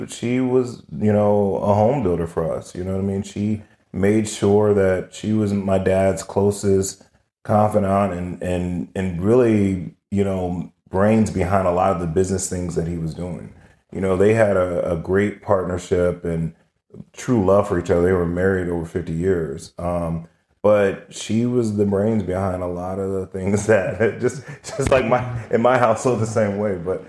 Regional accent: Oakland, California, United States; born there; I remember I was born in Oakland when he was playing for John Madden.

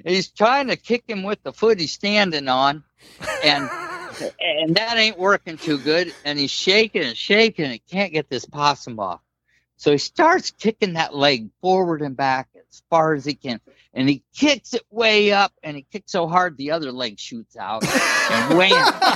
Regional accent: Metamora, Illinois, United States; I grew up outside of Metamora, and there's a town about 10 miles away, Roanoke

